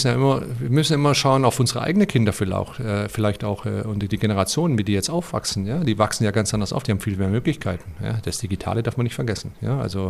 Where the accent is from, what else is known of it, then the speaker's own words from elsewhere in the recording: Stuttgart, Baden-Württemberg, Germany; So war es bei mir. Ich bin in Stuttgart aufgewachsen.